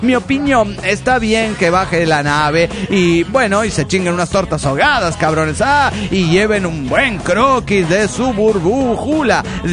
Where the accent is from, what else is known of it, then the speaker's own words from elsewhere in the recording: Rincón de los Sauces, Neuquén, Argentina; now in Mendoza, Argentina; nací en Rincón de los Sauces, me crié ahí, pero ahora estoy viviendo en Mendoza.